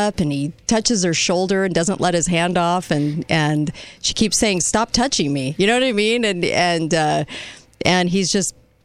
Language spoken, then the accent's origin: English; California, United States; I was raised in California. I'm not from a farm.